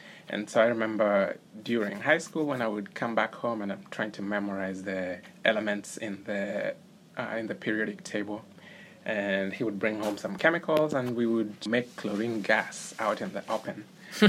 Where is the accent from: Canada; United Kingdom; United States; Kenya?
Kenya; Interestingly, in our community, so we are from the Luo tribe. Luo is one of the five largest tribes in Kenya.